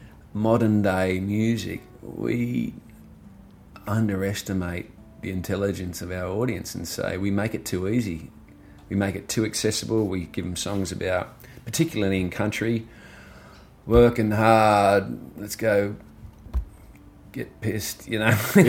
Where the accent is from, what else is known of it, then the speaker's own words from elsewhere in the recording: Australia; I'm very proud of being Australian, you know, and our people. We're a remarkable race of people on a very big, harsh land.